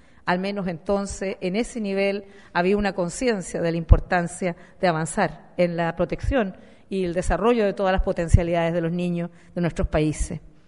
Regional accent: Chile; es muy importante que Uruguay y Chile podamos intercambiar experiencias y colaborar más estrechamente en este ámbito

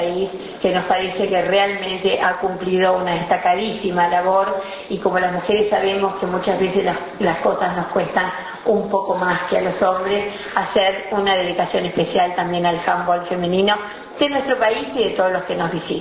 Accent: Uruguay; lo que somos los uruguayos

